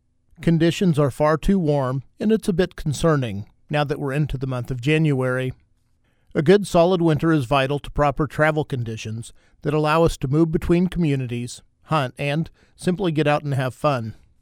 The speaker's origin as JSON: {"language": "English", "region": "Kansas", "country": "United States", "tie": "born or raised there", "said": "traveling in these ways is not something that you can do in my home state of Kansas."}